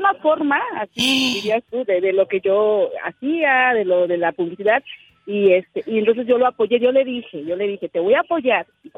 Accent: Tehuacán, Puebla, Mexico; Bueno, yo soy de Tehuacán, pero él era de otro municipio que se llama Tlacotepec.

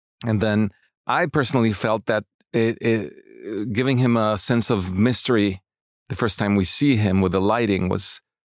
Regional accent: Mexico City, Mexico; I grew up in Mexico City, but an uncle of mine lived in Los Angeles.

